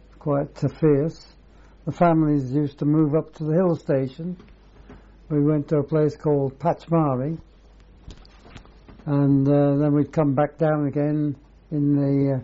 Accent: Pontefract, Yorkshire and the Humber, United Kingdom; born there; Yes, I was born in Pontefract, Yorkshire, 2nd of May 1922.

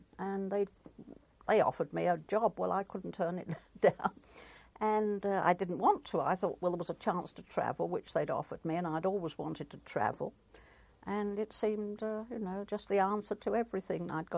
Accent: Bromley, London, United Kingdom; In Bromley in Kent. Although I was born in London, but we'd gone to London when I was about 11, and I was attending this little church school

